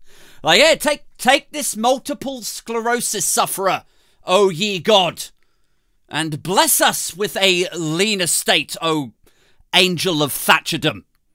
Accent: Bridgwater, South West England, United Kingdom; But I'm from Bridgewater, Somerset.

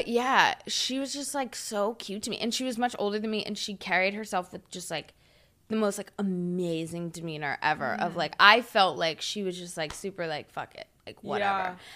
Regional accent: Huntersville, North Carolina, United States; Where I grew up in Huntersville, mm-hmm. Is, like, super, like, ass backwards and, like, very conservative.

